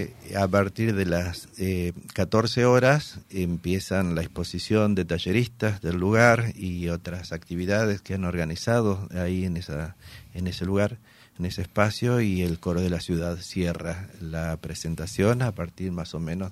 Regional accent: Entre Ríos, Argentina; Soy entrerriano, de Linares Cardoso.

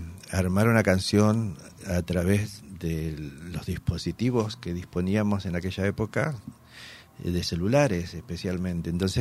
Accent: Entre Ríos, Argentina; Soy entrerriano, de Linares Cardoso.

